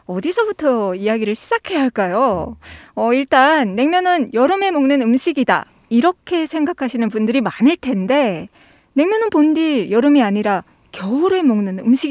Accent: North Korea; now in South Korea; 저는 고향이 북한이잖아요.

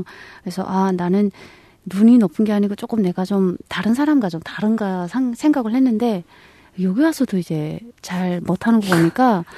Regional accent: North Korea; now in South Korea; 제가 북한에서는 전혀 이런 말을 못 썼는데

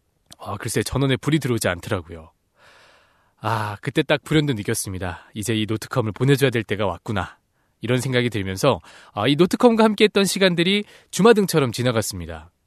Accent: Seoul, South Korea; 저는 따뜻한 서울 남자

